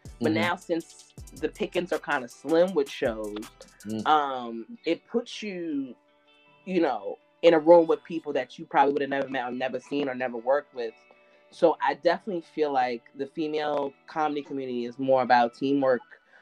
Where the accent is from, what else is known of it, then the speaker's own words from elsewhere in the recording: New York City, New York, United States; So it's just all about being born and raised in New York